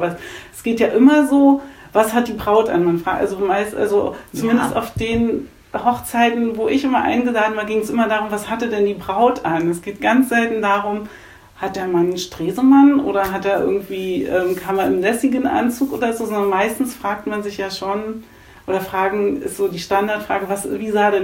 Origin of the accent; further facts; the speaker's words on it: Germany; kommt, weil ich komme von der Elbe. Also ich bin in so einem ganz kleinen Kaff aufgewachsen in der Nähe der Elbe.